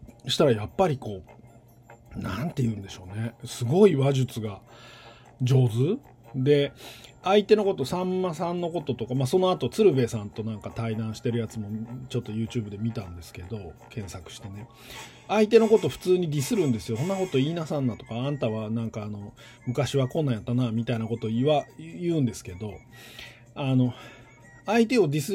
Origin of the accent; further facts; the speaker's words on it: Tokyo, Japan; now in Kansai, Japan; 東京帰ったら関西弁って言われるし、関東に住あの普段は関西に住んでるので標準語っぽく聞こえるだろうしと思うと